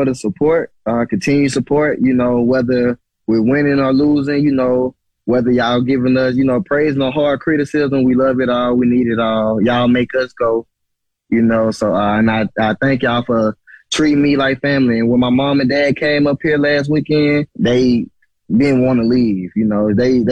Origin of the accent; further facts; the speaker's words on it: Alabama, United States; But see, I'm from Alabama, so I love the heat.